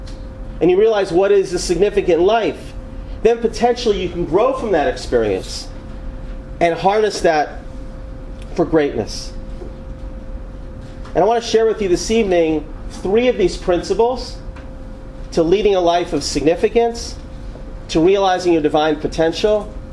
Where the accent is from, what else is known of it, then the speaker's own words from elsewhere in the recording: Atlanta, Georgia, United States; When I was growing up in Atlanta, in a positive way, I didn't have on my wall, how many of you are from Atlanta?